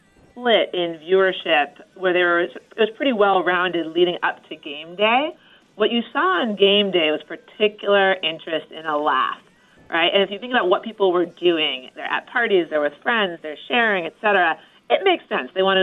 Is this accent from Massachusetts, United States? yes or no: yes; Boston, Massachusetts, United States; it's probably in part because I'm from Boston